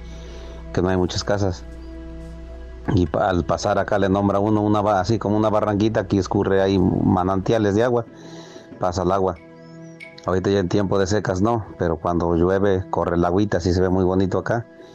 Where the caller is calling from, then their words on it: Soyotla, Puebla, Mexico; desde aquí de la Sierra Norte de Puebla, para ser exactos, del municipio de Huitzilán de Cerdán. Mi comunidad aquí se llama Soyotla.